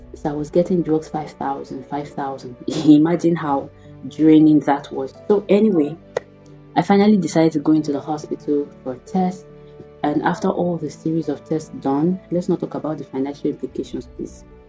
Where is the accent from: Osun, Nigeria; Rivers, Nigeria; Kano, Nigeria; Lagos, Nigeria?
Osun, Nigeria; It never crossed my mind because I'm from Osun State.